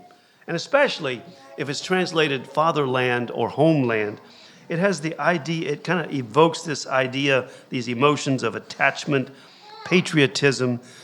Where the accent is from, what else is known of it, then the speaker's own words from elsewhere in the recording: Virginia, United States; now in Ireland; I'm not from Ireland. My homeland is in the United States. I'm embarrassed about a few things right now, to be honest about it. But my homeland is there in the Shenandoah Valley.